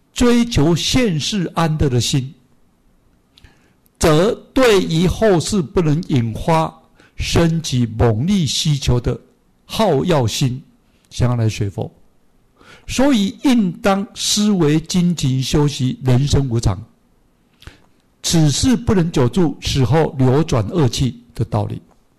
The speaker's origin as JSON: {"language": "Chinese", "country": "China", "said": "那我们中国人就给我们一个观念嘛，就好像我们没有断种嘛，对不对？"}